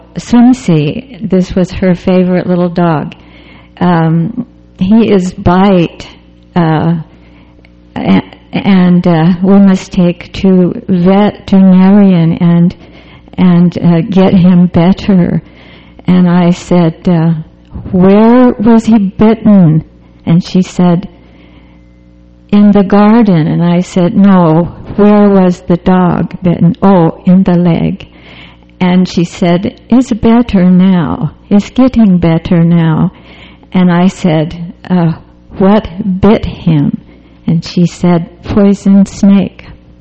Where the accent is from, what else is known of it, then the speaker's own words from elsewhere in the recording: Arkansas, United States; Because I grew up in Arkansas in the hills, and we had so many poison snakes, and all you did was kill them.